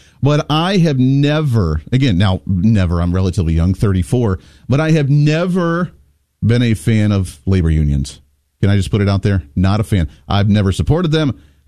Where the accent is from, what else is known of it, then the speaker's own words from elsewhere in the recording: Ohio, United States; now in Wichita, United States; I grew up in the Ohio area in the Rust Belt where everybody was part of the UAW.